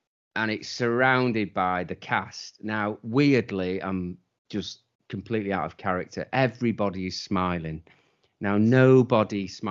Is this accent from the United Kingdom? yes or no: yes; London, United Kingdom; Unsurprisingly, maybe it's because I'm a Londoner